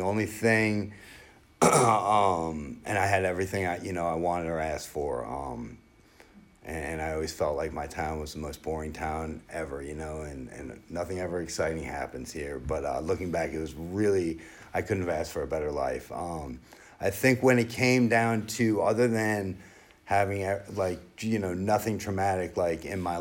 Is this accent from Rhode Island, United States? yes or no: no; New Jersey, United States; so I grew up in New Jersey. I'm 100% Irish, and we all came to the Bronx. And then by the time I was born, we moved to New Jersey. It was like 29 miles outside New York City.